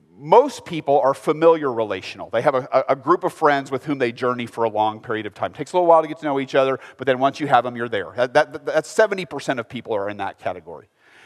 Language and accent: English; United States; I needed to know him, and I'm an American, and so I said